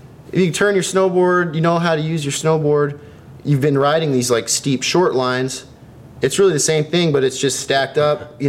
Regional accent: Montana, United States; Well, I mean, I grew up in Montana.

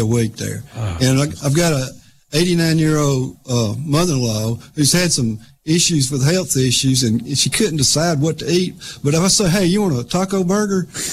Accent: Tuscaloosa, Alabama, United States; Yeah, I grew up in Tuscaloosa, so you can imagine

